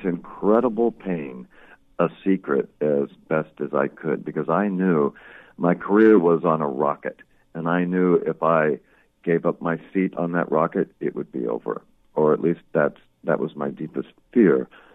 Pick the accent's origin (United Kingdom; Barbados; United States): United States; Los Angeles, California; born there; I was born down in Los Angeles, and I wanted to escape all the clamor down here so much